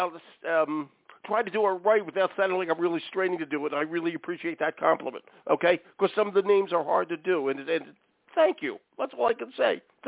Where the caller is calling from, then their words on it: Cornish, Maine, United States; I am calling in from my studio, but the studio is in my house in Cornish, Maine.